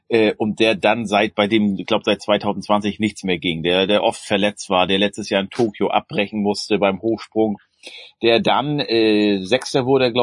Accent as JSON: {"language": "German", "town": "Schönberg", "region": "Mecklenburg-Vorpommern", "country": "Germany", "tie": "born or raised there", "said": "Und das so ist von meinem Heimatort Schönberg, ich glaube 5 Kilometer entfernt"}